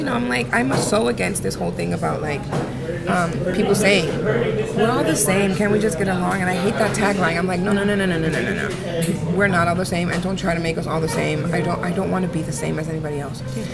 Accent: Los Angeles, California, United States; I grew up in South Central, and you know, East LA is like a whole other different planet to me, because it was very Black and Latino in South Central

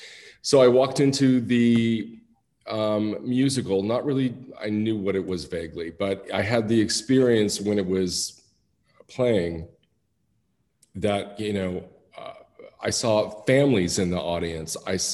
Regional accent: Indiana, United States; I'm from Indiana.

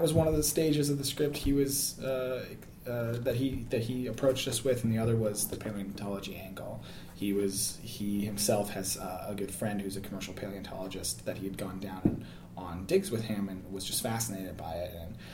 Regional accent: North Dakota, United States; which I hadn't really spent a whole lot of time in, even growing up in North Dakota.

